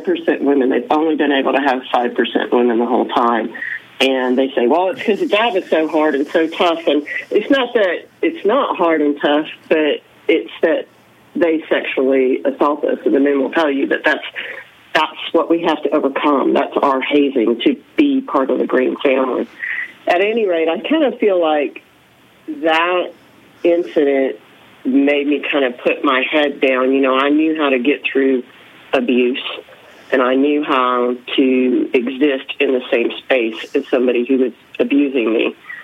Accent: Alabama, United States; but basically, I grew up in Alabama, and my family was rife with brutality and abuse.

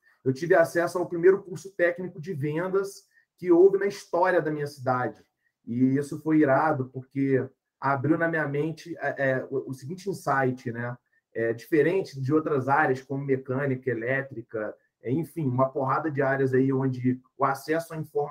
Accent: Volta Redonda, Rio de Janeiro, Brazil; A minha cidade era uma cidade metalúrgica, né? Eu venho de Volta Redonda, interior do Rio de Janeiro.

